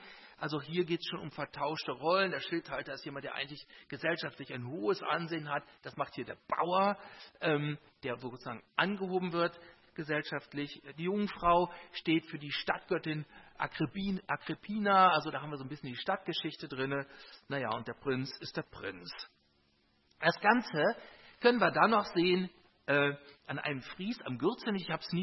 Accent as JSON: {"language": "German", "region": "Rhineland", "country": "Germany", "said": "Das müssen wir jetzt schon mal als Rheinländer verdauen"}